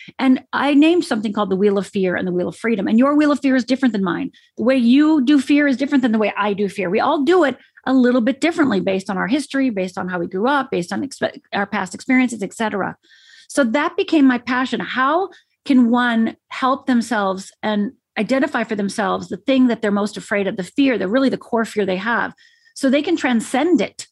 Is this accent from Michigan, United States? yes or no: yes; Michigan, United States; I'm from Upper Michigan. I'm finished. We aren't afraid and we don't feel, Michael.